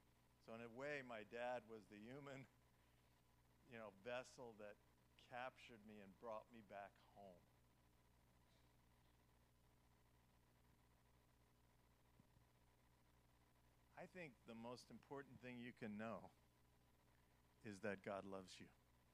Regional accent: New York, United States; I grew up in New York.

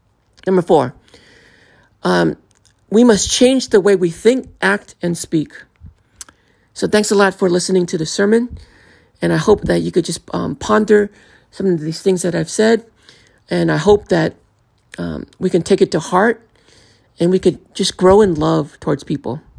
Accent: Oakland, California, United States; I grew up in Oakland, and I grew up in a very black neighborhood, or where there's a lot of black people.

